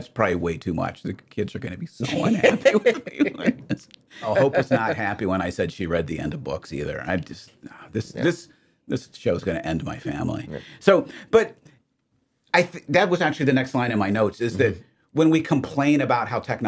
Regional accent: Ohio, United States; I gotta say, growing up in Ohio, we played with jarts.

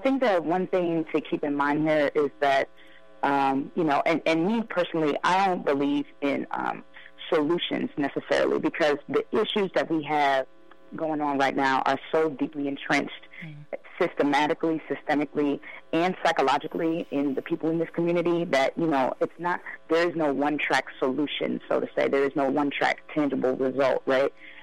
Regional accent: Maryland, United States; I saw it happen in my hometown back in D.C., back in Maryland.

